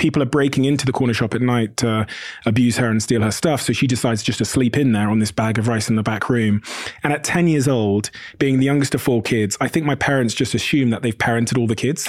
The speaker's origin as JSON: {"language": "English", "town": "Plymouth", "region": "South West England", "country": "United Kingdom", "tie": "born or raised there", "also_born_or_lived": "Botswana", "said": "I moved to the UK from Botswana when I was a baby. And we moved to an area called Plymouth in the southwest of England, which is an all-white area."}